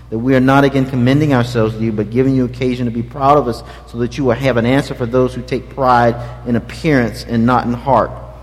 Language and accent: English; the South, United States; I grew up in the South. I'm a first-generation post-segregation kid.